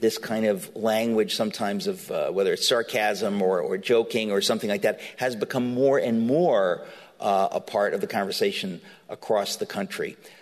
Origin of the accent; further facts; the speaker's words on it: New York City, New York, United States; I mean, I grew up in New York City.